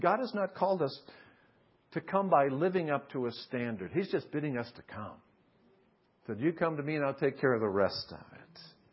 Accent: East Coast, United States; That's a New England term. I'm from the East Coast.

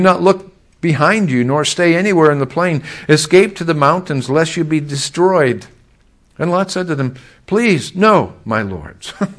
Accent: California, United States; And here I am from California, you know, Green Acres type of situation.

